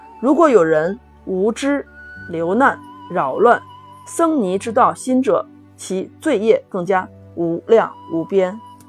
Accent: Xi'an, Shaanxi, China; 我是来自于西安的

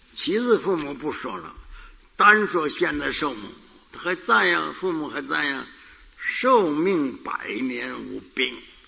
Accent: Shanxi, China; 那要是像我们山西人爱吃醋

